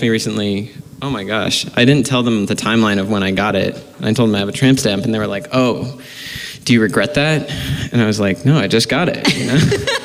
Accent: Paradise, California, United States; now in Chico, United States; I grew up in Paradise. Mm-hmm. And like many people, I was displaced by the fire, mm-hmm. bounced around a little bit, and then have been going strong in Chico the last like 2 years.

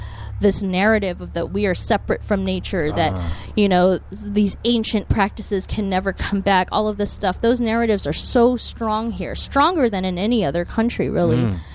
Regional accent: Burbank, California, United States; I grew up in Los Angeles in Burbank, California.

